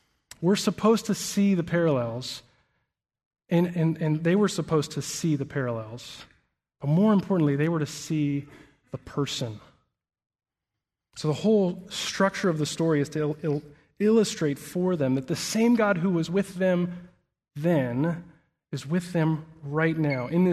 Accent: Alabama, United States; I mentioned that we moved here from Alabama, and in Alabama it's pretty rare to get a really deep freeze

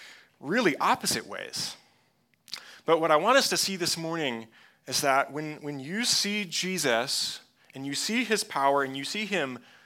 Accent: Midwest, United States; I grew up in the Midwest. I say it all the time. I grew up in the Midwest, so thunderstorms are like one of my favorite things.

